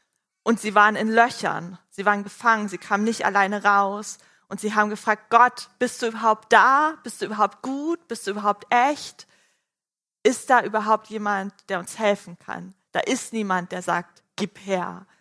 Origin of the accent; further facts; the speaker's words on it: Berlin, Germany; Ich bin in Berlin aufgewachsen